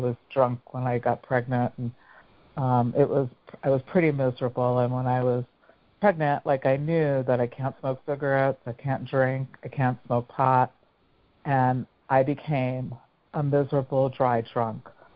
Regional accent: New York City, New York, United States; I grew up in New York City.

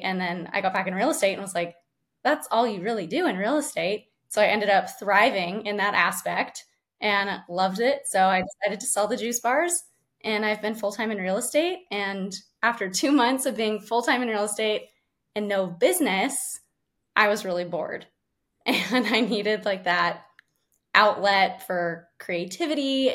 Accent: Sacramento, California, United States; So I'm a Sacramento native. I was born and raised in the Rockland area. I went to Loomis School Districts.

